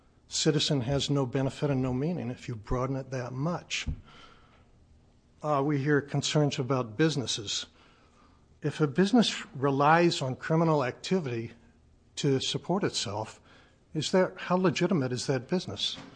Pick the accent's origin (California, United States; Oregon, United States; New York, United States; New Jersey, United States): Oregon, United States; Gresham; I'm a citizen from Gresham, Oregon.